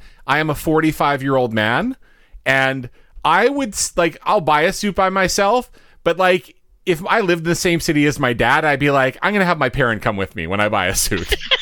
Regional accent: Winnipeg, Manitoba, Canada; So, like, Moors for me growing up in Winnipeg was in a mall.

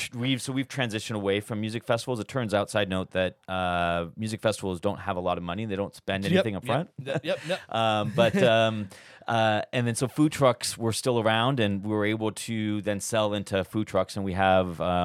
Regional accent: Idaho, United States; So I am from Idaho, and right after college, I had a good college buddy of mine, both mechanical engineers

